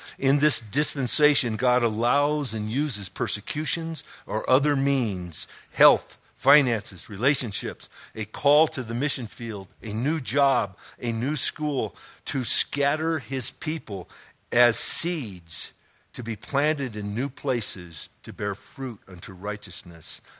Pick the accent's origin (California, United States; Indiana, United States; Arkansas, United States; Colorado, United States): California, United States; Los Angeles; also born or lived in Chicago / Connecticut; The same in Connecticut, the same where I grew up in Los Angeles, and the same here.